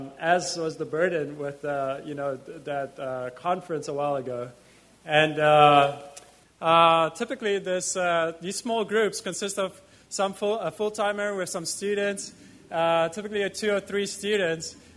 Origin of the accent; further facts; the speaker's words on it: South Africa; moved away; a year ago, I came from South Africa and started serving the Lord here full time.